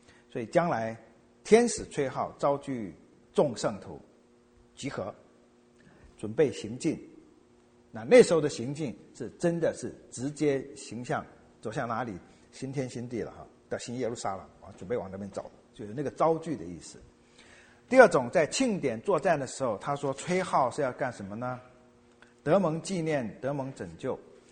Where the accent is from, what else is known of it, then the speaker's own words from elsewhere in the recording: China; 有点像我们中国人古代乐器叫唢呐